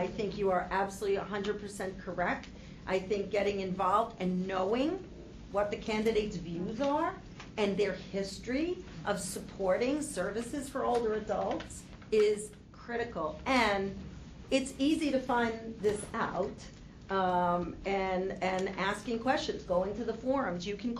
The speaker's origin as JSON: {"language": "English", "region": "New York", "country": "United States", "said": "Now, you obviously can hear that I'm a New Yorker."}